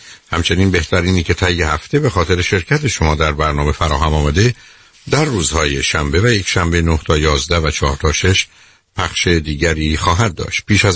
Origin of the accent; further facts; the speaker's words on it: Iran; ما ایرانی هستیم